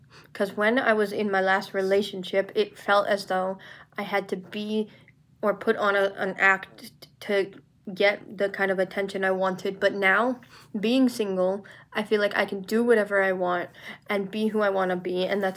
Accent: New York City, New York, United States; I'm from New York City.

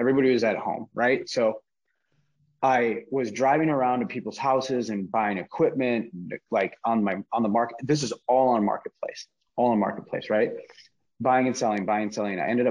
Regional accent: Minneapolis, Minnesota, United States; in Minneapolis, where I am from Minnesota

